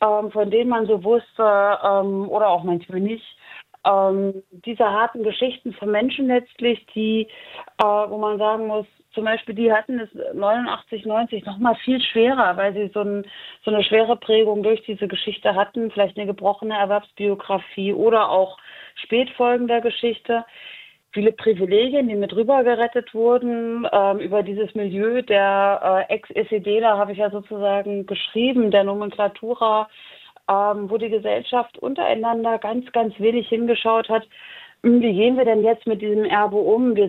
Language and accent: German; East Germany, Germany; dass man besonders als Ostdeutscher sagen kann, wenn die Mauerfall nicht gekommen wäre